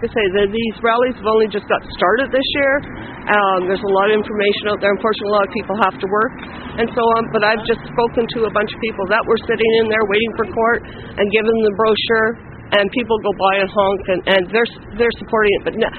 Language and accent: English; Cornwall, Ontario, Canada; now in Alberta, Canada; I originally was born and raised in Cornwall. I live out in Alberta now.